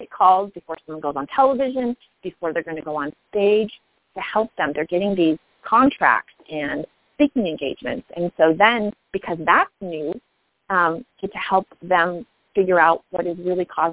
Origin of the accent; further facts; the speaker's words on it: United States; because I'm an American and I speak one language besides energy